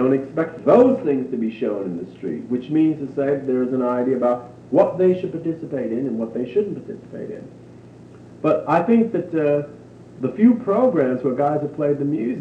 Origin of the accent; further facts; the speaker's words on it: Nantucket, Massachusetts, United States; born there; I was born on Nantucket Island.